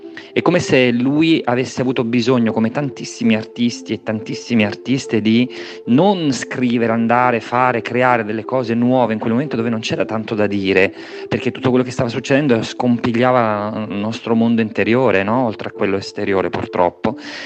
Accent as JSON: {"language": "Italian", "region": "Sicily", "country": "Italy", "lives_now": "Milan, Italy", "said": "Sono siciliano, vivo a Milano, ma mezzo cuore ce l'ho svizzero."}